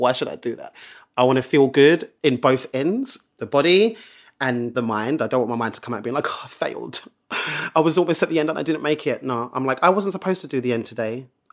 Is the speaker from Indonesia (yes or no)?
no; London, United Kingdom; accent: London; I'm really London. Like, my accent is really, really like fast.